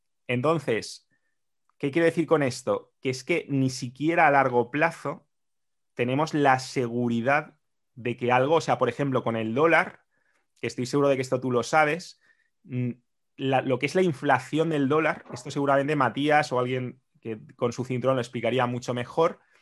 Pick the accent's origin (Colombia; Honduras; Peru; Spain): Spain; cuando yo tenía tu edad, desde que yo tenía uso de razón, en España la vivienda no había hecho más que aumentar